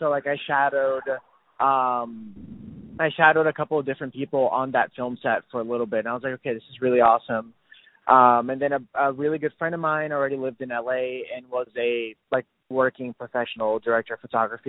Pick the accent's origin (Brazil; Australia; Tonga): Brazil; English is a second language; moved away as an adult; now in Los Angeles, United States; And then because I am from Brazil and I'm international, I had to get a visa after that to be able to work.